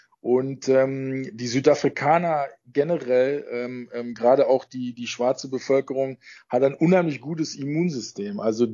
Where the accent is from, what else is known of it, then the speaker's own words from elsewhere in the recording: Germany; born there; Ich bin in Deutschland auch am Meer geboren.